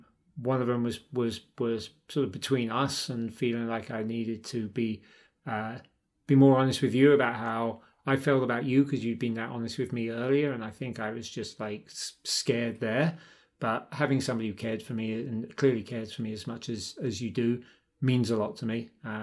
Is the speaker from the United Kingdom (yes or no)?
yes; London, United Kingdom; My old band growing up in London.